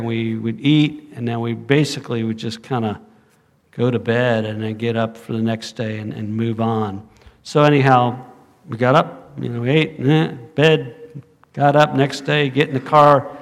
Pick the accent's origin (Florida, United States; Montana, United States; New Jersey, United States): Florida, United States; Riviera Beach; And I came from Riviera Beach, which is now very sketchy